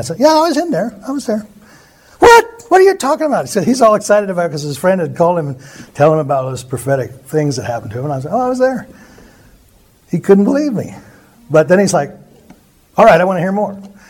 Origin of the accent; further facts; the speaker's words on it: Montana, United States; I'm from Montana.